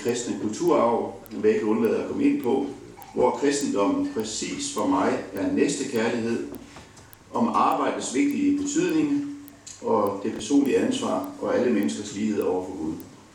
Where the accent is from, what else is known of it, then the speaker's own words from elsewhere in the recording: Nykøbing Mors, North Denmark Region, Denmark; accent: Mors dialect; om netop Nykøbing Mors, som er min fødeby